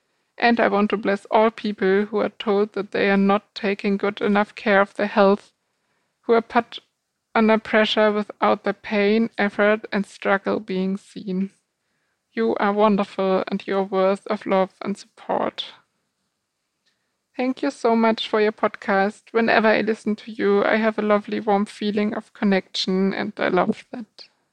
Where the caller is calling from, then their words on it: Germany; Hello, Harry Potter and the Sacred Text team. … calling from Germany.